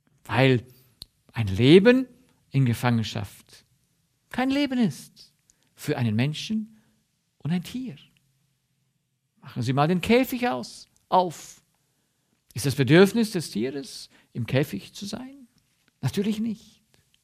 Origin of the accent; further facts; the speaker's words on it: Romania; moved away; Und ich kenne diese Situation aus Rumänien, aus dem Land, wo ich herkomme. Und ich selbst bin ja geflohen, um in die Freiheit zu kommen.